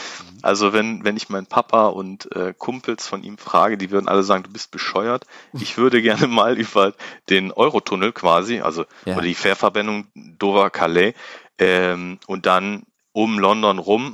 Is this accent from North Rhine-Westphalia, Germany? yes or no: yes; North Rhine-Westphalia, Germany; also ich komme aus dem Rheinland, Kölner Umland, Bergisches Land.